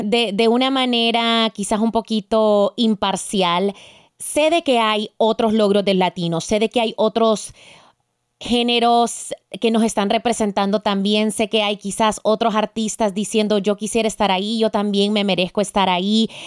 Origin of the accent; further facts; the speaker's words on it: Honduras; por ejemplo, en mi país de Honduras, eso es una locura.